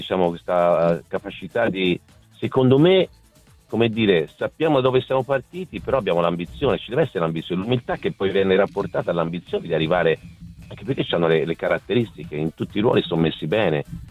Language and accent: Italian; Verona, Veneto, Italy; poi se vengo da Verona, io un ambiente dove ci siamo creati un qualcosa di particolare, a me piacciono queste cose qui.